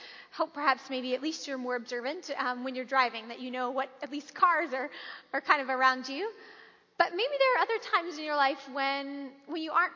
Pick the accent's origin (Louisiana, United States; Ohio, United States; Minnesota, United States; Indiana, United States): Louisiana, United States; also born or lived in Michigan; now in Kansas City, United States; And being new to Kansas City, neither of us are from the area. I'm from Louisiana, and he's from Michigan.